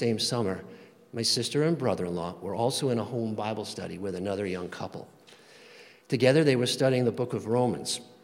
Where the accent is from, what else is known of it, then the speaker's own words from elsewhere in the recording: Long Island, New York, United States; I grew up on Long Island during the 60s and 70s in a church-going Catholic family.